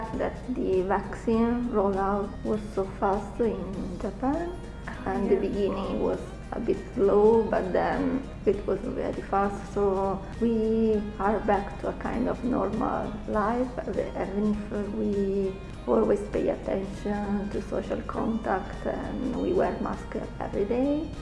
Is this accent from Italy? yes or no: yes; Italy; I'm from Italy.